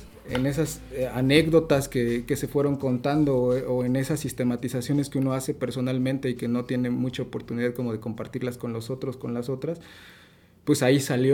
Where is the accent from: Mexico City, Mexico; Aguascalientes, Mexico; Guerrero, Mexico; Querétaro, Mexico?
Querétaro, Mexico; yo vengo de Querétaro